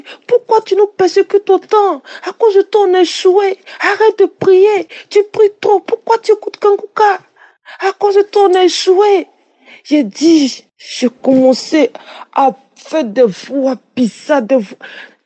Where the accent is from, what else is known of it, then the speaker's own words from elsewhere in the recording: Côte d’Ivoire; moi je suis de la Côte d'Ivoire